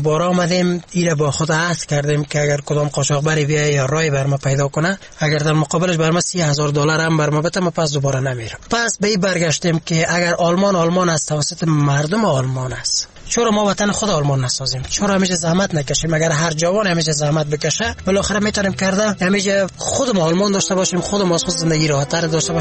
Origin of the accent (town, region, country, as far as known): Afghanistan; moved away; also born or lived in Germany